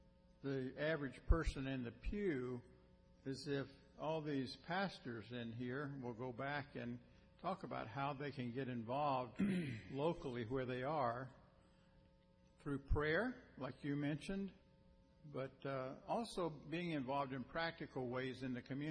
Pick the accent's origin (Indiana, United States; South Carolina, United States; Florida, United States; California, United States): South Carolina, United States; Columbia; I'm from Columbia, South Carolina.